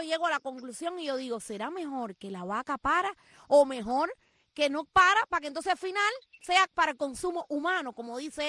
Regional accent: Cuba; somos cubanos estabulados

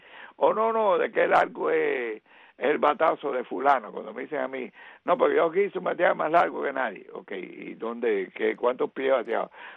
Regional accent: Sancti Spíritus, Cuba; yo nací en el Central Escambray, entonces iba al colegio en Fomento, pero no soy de Fomento.

